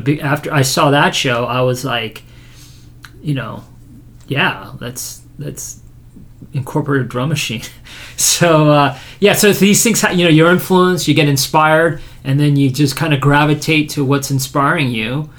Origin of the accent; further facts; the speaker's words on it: Palos Verdes, California, United States; also born or lived in Seoul, South Korea / Los Angeles; I was born in Seoul, South Korea. And I grew up in Palos Verdes. And I got the heck out of Palos Verdes. And then I lived in L.A.